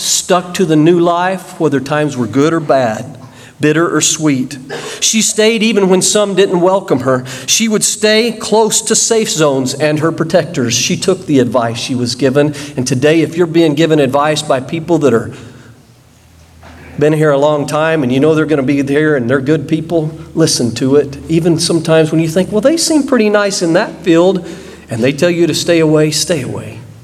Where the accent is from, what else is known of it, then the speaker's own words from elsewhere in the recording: Oklahoma, United States; moved away as an adult; About 28 years ago, I was a young man growing up in Oklahoma, interested in a young lady in California.